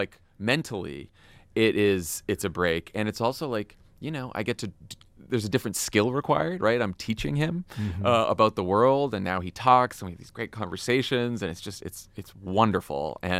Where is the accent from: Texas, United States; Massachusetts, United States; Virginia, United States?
Massachusetts, United States; Boston; also born or lived in Washington, D.C.; now in California, United States; I thought I would be East Coast for life, from Boston, lived in D.C. for 10 years. I was like, what, California?